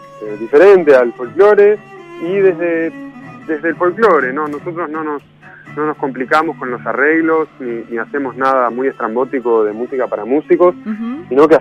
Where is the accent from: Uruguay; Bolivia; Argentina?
Argentina; Buenos Aires; also born or lived in Europe; Yo soy, de Buenos Aires, pero uh-huh. Viví muchos años en Europa, estudié ahí y ahora ya estoy radicado acá.